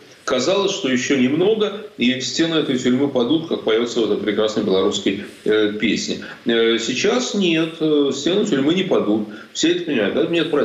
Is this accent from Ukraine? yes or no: no; Saint Petersburg, Russia; Ну, я же вырос в Питере, и у меня вся семья моего отца – это блокадники.